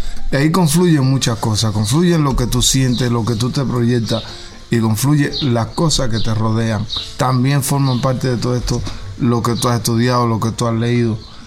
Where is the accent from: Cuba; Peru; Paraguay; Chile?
Cuba